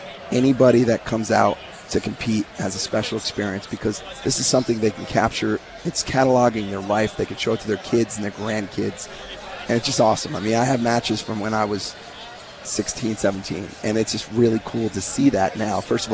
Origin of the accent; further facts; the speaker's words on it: New Jersey, United States; It's in Morristown, New Jersey, my home state.